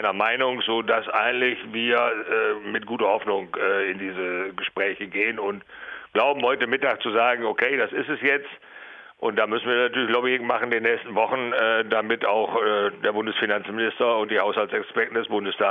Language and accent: German; Osnabrück, Lower Saxony, Germany; Also ich komme aus Osnabrück